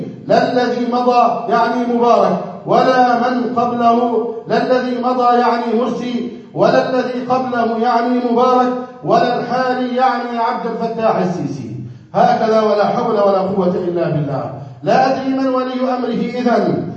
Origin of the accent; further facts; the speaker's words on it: Egypt; وأما عن بلدنا مصر، ما هي؟ أهي إسلامية أم كفرية؟ أهي دار كفر أم دار إسلام؟